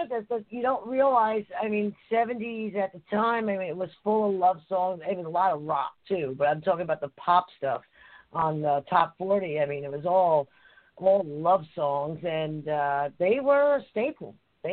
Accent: Harrison, New Jersey, United States; now in Clifton, United States; originally from Harrison, New Jersey, and I'm in Clifton now.

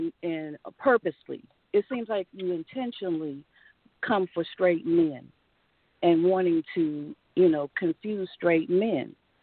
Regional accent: San Francisco, California, United States; I don't know if you know, but we're both born and raised in San Francisco

